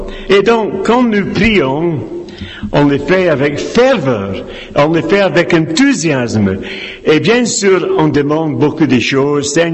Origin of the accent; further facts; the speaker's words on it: Scotland, United Kingdom; Je suis donc un Écossais. Ce n'est pas ma faute, hein? C'est parce que je suis né en Écosse.